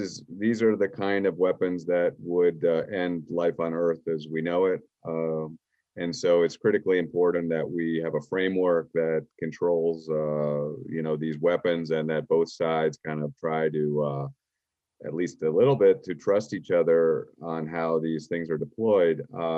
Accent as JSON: {"language": "English", "country": "United States", "said": "You know, as an American, you and me, we're paying"}